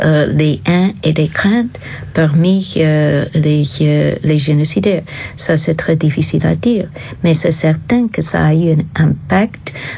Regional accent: United States; Tandis que chez nous, aux États-Unis, on n'a rien fait, absolument rien.

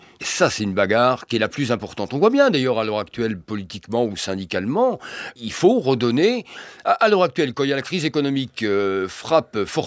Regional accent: Cherbourg, Normandy, France; born there; Moi, je suis né à Cherbourg.

